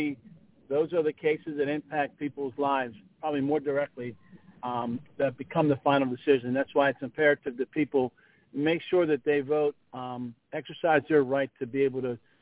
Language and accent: English; Pennsylvania, United States; I come from Allegheny County. We have a number of judges up in our county as well